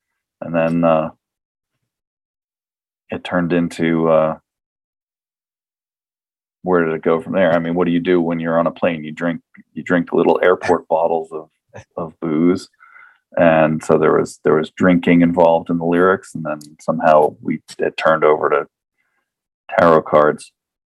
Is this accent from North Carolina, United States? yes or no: no; New Jersey, United States; I mean, I'm from New Jersey, so traffic. Come on.